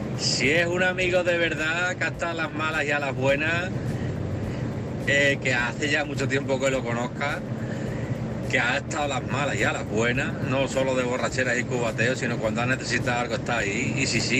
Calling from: Mérida, Extremadura, Spain; de Mérida.

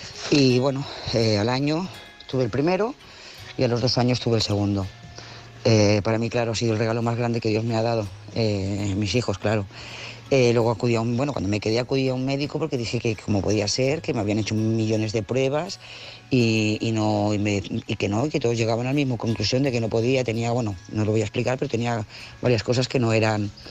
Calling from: Lloret de Mar, Catalonia, Spain; de Lloret de Mar.

